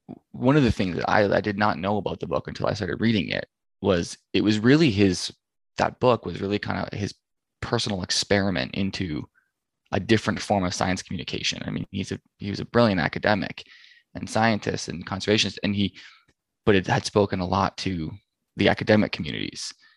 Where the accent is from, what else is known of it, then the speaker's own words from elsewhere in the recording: Ontario, Canada; I'm from Ontario